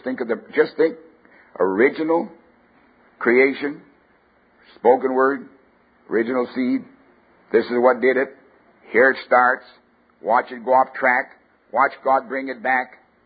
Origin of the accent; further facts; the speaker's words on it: Canada; born there; I'm a Canadian by birth, never saw a cardinal.